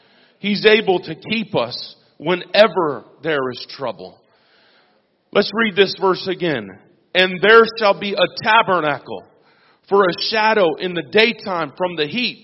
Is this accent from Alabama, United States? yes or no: no; Las Vegas, Nevada, United States; We grew up in Nevada, Las Vegas.